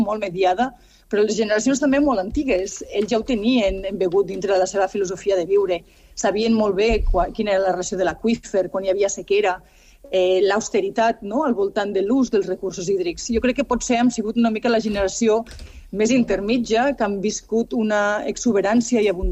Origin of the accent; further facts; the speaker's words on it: Catalonia, Spain; also born or lived in New York; I jo quan jo estava molts anys vivint a Nova York, jo sempre deia, jo soc del Delta de l'Ebre.